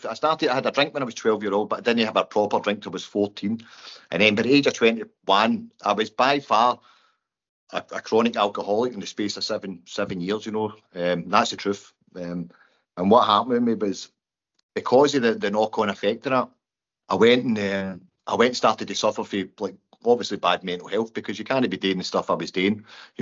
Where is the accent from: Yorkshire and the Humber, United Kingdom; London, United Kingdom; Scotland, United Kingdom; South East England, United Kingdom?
Scotland, United Kingdom; Cumbernauld; I'm from Cumbernauld. I stay in a place then called Abraham Hill.